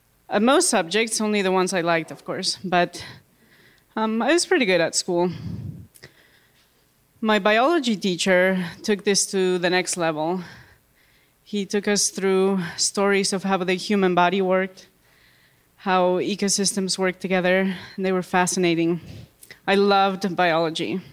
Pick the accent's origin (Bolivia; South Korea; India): Bolivia; I grew up in Bolivia.